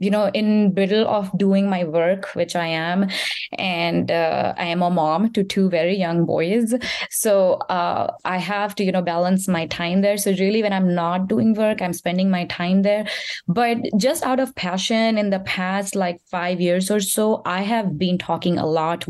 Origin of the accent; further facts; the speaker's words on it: India; So I was born and raised in India